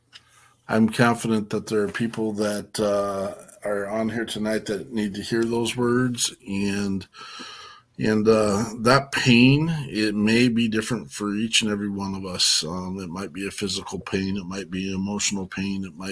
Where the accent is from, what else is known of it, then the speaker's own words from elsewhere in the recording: Wyoming, United States; I'm a hillbilly from Wyoming, so I apologize.